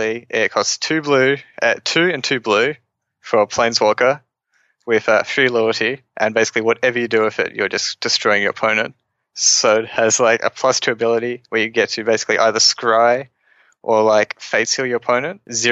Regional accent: Tasmania, Australia; also born or lived in Sydney; I was born in Sydney, but I moved to Tassie when I was like 1, so basically Tasmanian.

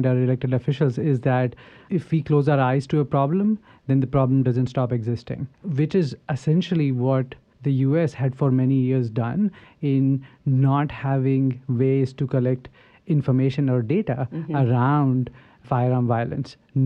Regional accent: India; I come from India. You can tell probably from my accent.

